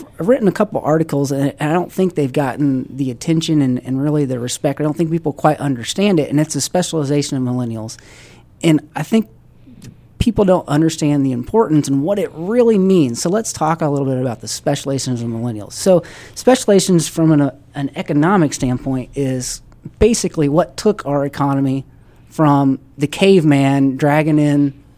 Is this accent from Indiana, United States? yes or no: yes; Indiana, United States; So, you know, I'm originally from Indiana, and it wasn't that long ago where I would have